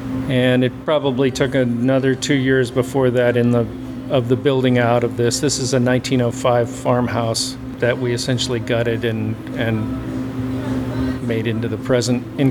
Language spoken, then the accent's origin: English; California, United States; born there; California was where I was born and spent most of my productive years.